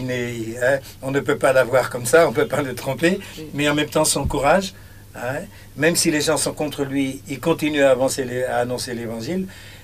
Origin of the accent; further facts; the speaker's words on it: Senegal; nous sommes Sénégalais, nous sommes des chrétiens sénégalais, et pour être chrétien ici au Sénégal